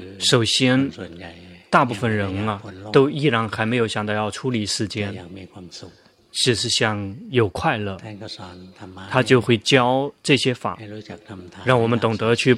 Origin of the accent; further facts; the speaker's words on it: Thailand; Chinese is a second language; 比如说我们泰国人，我们并没有相信这个恒河里面洗澡了之后就会上到天堂